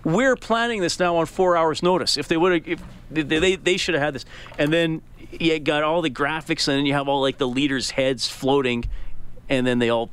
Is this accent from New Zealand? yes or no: no; Evansburg, Alberta, Canada; now in Edmonton, Canada; when I was a kid growing up in Evansburg, we did not get Monday Night Football.